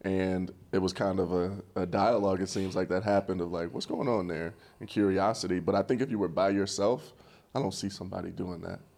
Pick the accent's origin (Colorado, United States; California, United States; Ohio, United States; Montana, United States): Ohio, United States; it's going back to my home state of Ohio.